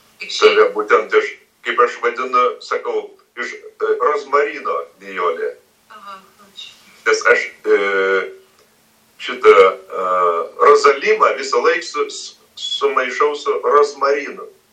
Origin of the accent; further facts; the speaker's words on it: Vilnius, Vilnius County, Lithuania; now in Kaunas, Lithuania; tai kodėl aš iš Vilniaus atvažiavau į Kauną?